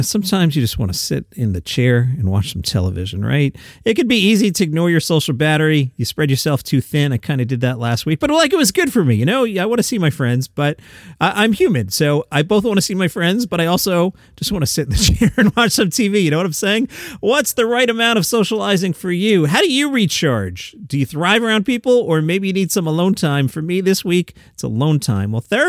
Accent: Long Island, New York, United States; It was 18 years of bliss in the summertime, would swim in the canals that led to the Great South Bay.

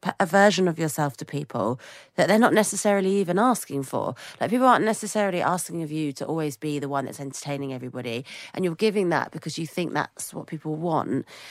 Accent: United Kingdom; As a British person, it's really hard.

